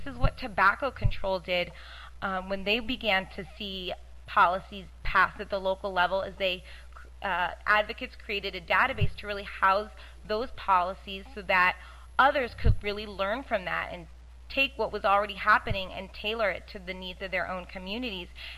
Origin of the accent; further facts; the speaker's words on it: Oakland, California, United States; starting with an example from my hometown of Oakland, California